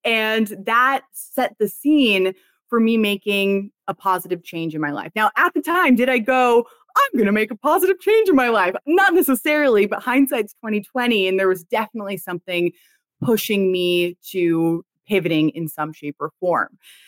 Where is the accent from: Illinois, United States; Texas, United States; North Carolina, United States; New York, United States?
New York, United States; New York City; And I grew up in New York City. I graduated and went off to college in Los Angeles.